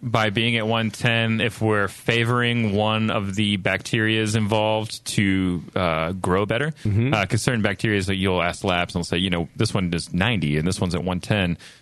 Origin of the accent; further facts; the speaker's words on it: Atlanta, Georgia, United States; Yeah, we're from Atlanta.